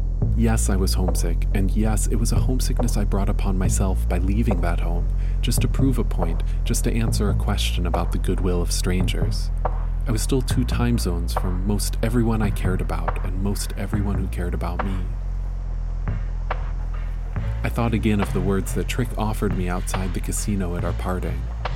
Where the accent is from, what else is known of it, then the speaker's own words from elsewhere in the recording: Washington, United States; John Paul asked me where I was from, and I told him I was from Washington State.